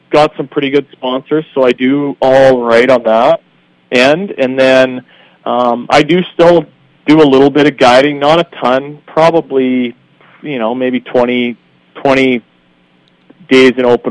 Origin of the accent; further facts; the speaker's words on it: Canada; So there's two other Canadian guys, Chris and Cordy Johnston, that fish.